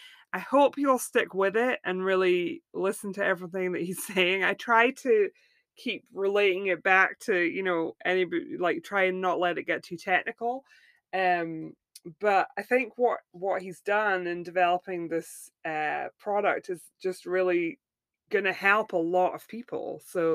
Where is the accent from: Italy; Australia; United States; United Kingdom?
United Kingdom; Scotland; but I'm originally from Scotland, so my geography is just rubbish.